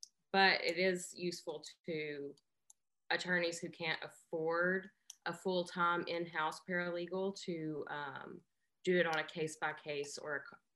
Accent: Arkansas, United States; I am originally from Arkansas. You'll probably hear from the little bit of an accent that I have. I've been working in Santa Barbara since 2014

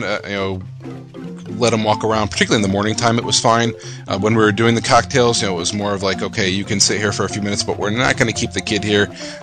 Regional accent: Connecticut, United States; I'm from Connecticut, you're from the Jersey Shore.

